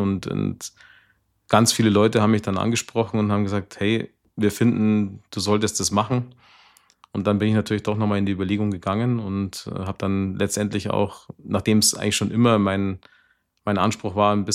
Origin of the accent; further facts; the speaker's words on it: Puchheim, Bavaria, Germany; ich wohne jetzt nicht umsonst schon fast 50 Jahre in Puchheim, sondern weil ich mich hier wirklich wohlfühle. Puchheim ist meine Heimat. Ich kann mir auch nicht vorstellen, irgendwo anders zu leben.